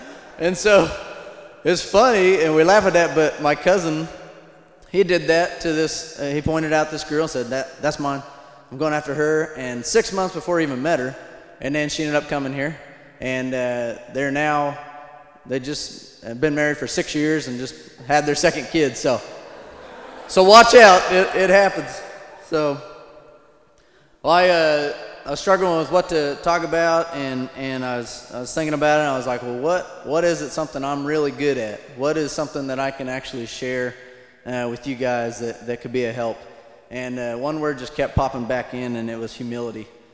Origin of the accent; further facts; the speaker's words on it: Wichita, Kansas, United States; and I grew up in Wichita, graduated here in 99, and with a youth ministry degree, and we've been working with the youth up in Hutchison for the last 9 years.